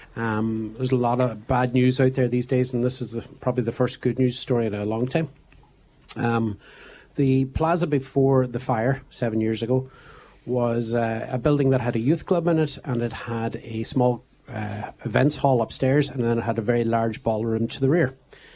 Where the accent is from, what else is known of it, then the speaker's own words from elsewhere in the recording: Buncrana, County Donegal, Ireland; I grew up in Buncrana. I'm nearly 50 years of age